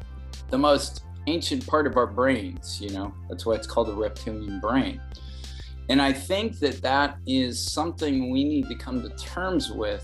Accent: Santa Barbara, California, United States; but then I grew up in Santa Barbara. I moved back to Santa Barbara

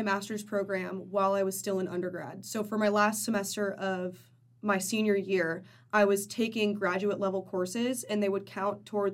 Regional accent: Anthem, Arizona, United States; I grew up in Anthem, Arizona. My parents still live there and went to Boulder Creek High School

